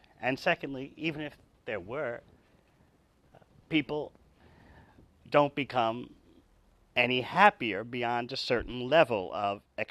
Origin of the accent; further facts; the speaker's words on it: New York City, New York, United States; born there; I was not born in India. As you heard, I was born in New York City.